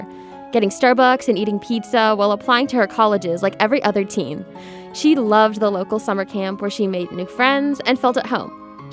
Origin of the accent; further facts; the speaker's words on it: Belfair, Washington, United States; Last week, in my hometown of Belfair, Washington, we were thrown, catapulted even, into the national news